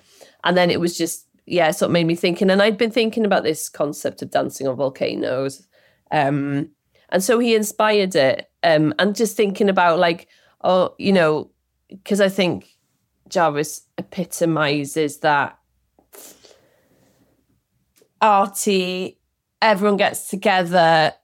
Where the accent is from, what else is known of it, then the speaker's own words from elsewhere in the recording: Cardiff, Wales, United Kingdom; Like I grew up in South Cardiff in a really multicultural area, really working class area, that I'm really proud of being from.